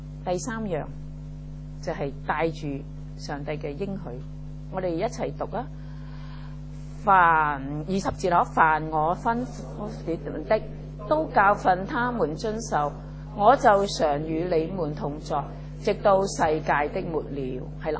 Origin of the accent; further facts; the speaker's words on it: Hong Kong; 如果今天我们香港人的成本效益呢值不值得呢？